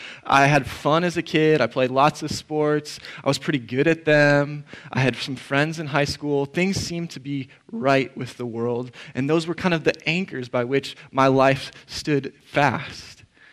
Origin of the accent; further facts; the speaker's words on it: Minnesota, United States; I grew up in Minnesota, and my parents and wife's parents still live there.